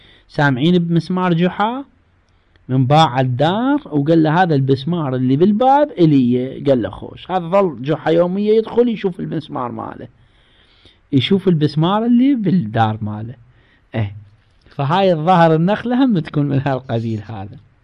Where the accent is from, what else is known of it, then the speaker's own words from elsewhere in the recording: Iraq; موجود هسه احنا عندنا بالعراق بسبب الظروف المعيشية